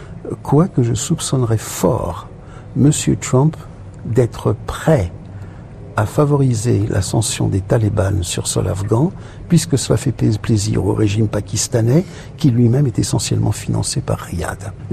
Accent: United States; Et en tant qu'Américain, je dénonce ce que j'appelle une trahison.

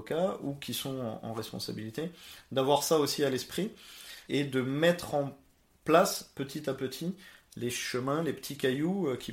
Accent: France; comme on est français

